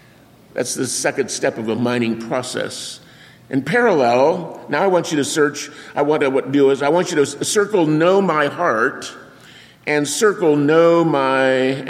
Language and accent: English; Arizona, United States; I was raised in Arizona for much of my life, and they have big open pit copper mines.